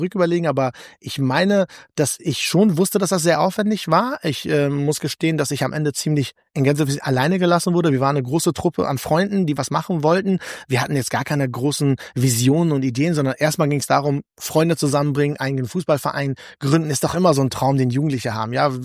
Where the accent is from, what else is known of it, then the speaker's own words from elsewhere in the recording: Germany; ich kann zwar ein bisschen Russisch, aber ich bin kein Russe. Ich bin Deutsch mit Migrationshintergrund.